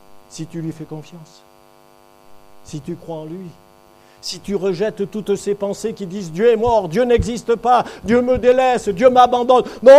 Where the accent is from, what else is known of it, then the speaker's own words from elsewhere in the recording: Toulon, Provence-Alpes-Côte d'Azur, France; born there; je suis né à Toulon, donc à côté d'un port maritime et militaire